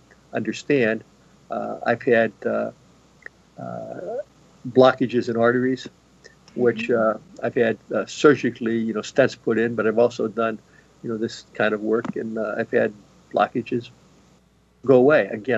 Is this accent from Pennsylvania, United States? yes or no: yes; Pittsburgh, Pennsylvania, United States; I grew up in Pittsburgh. My parents smoked.